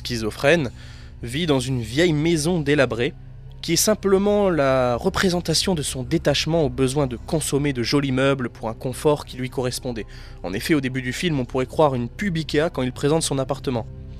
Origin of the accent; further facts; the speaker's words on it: France; parce que je suis français